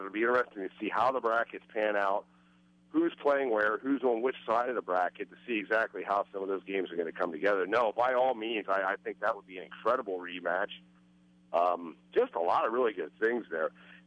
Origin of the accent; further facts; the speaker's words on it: Milton, Pennsylvania, United States; growing up in Milton, I'm not a Lewisburg fan by any stretch of the imagination